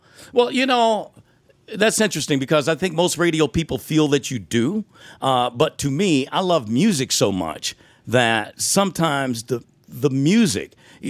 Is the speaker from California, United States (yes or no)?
no; Detroit, Michigan, United States; I mean, growing up in Detroit, I mean, I played all that stuff on the radio, man.